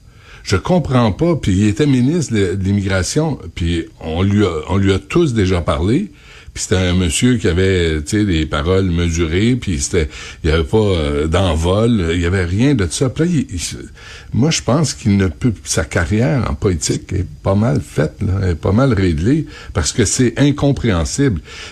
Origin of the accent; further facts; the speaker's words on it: Quebec, Canada; On est tous des Québécois. On vit tous ensemble.